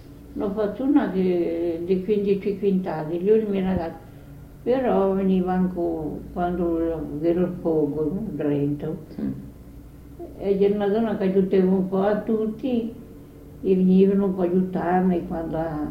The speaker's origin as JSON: {"language": "Italian", "town": "Campiglia Marittima", "region": "Tuscany", "country": "Italy", "tie": "born there", "said": "Ma sono nato a Campiglia Marittima. E sono nato laggiù. Poi mi hanno portato su a Sassarva. La Sassarva mi hanno portato a Memola."}